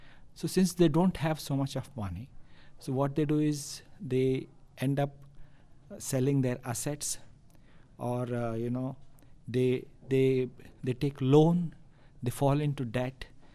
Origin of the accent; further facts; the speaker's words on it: Karnataka, India; English is a second language; I'm from India. I'm a medical doctor. And I'm from one of the southern states in India by name Karnataka.